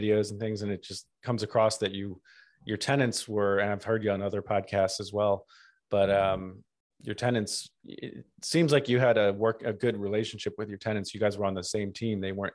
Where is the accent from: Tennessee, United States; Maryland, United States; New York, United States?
Maryland, United States; Baltimore; I'm from the Baltimore area as well.